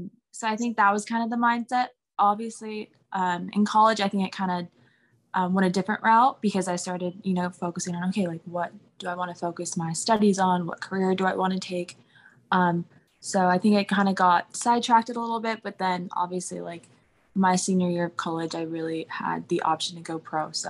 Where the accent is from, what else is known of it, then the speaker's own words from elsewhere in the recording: Los Angeles, California, United States; I remember, so I grew up in Los Angeles, played there.